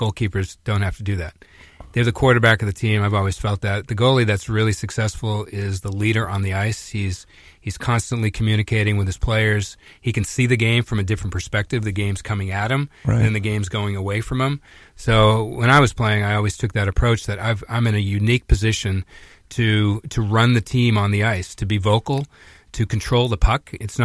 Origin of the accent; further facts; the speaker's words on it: Norwood, Massachusetts, United States; And I was close at the time growing up in Norwood with Jack Kelly, who was the coach at Boston University at the time